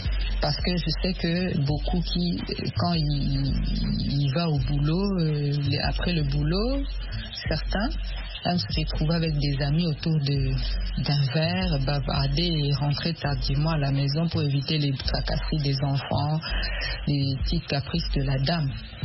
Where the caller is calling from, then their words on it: DR Congo; Bon, ici chez nous, en Afrique, particulièrement en RDC